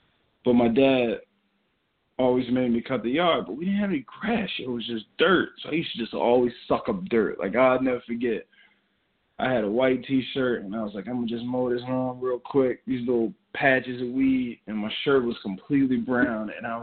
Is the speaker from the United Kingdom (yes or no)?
no; Camden, New Jersey, United States; moved away as an adult; But I never had allergies growing up in Jersey. You know, born, raised. I say halfway raised Camden, New Jersey, halfway raised Pennsylvania, New Jersey, but it's the next town over.